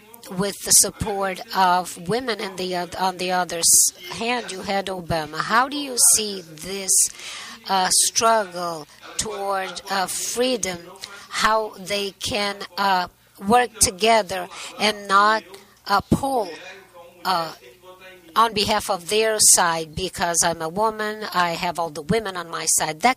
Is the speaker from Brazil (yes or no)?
yes; Rio de Janeiro, Brazil; I'm from Rio de Janeiro. I'm a young entrepreneur.